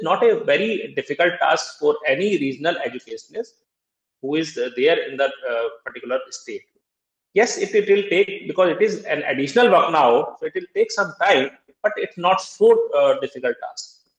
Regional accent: Uttar Pradesh, India; English is a second language; I am from UP. I am from Uttar Pradesh. So I am a product of a government school.

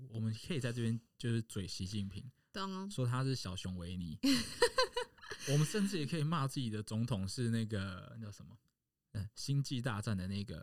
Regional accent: Taiwan; 有这样的一个歧视在我们台湾人的心中

